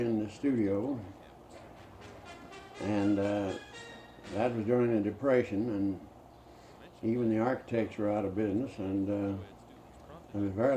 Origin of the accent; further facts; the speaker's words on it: Indiana, United States; also born or lived in Illinois; Well, I was born in Illinois and at the age of seven, I moved to Indiana with my parents.